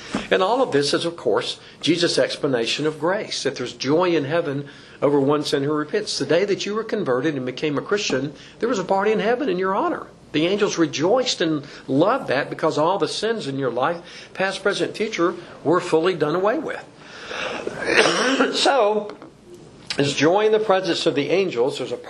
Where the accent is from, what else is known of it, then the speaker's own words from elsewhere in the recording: Gadsden, Alabama, United States; There's a famous waterfall in my hometown, Gadsden, Alabama, called Nocalola Falls.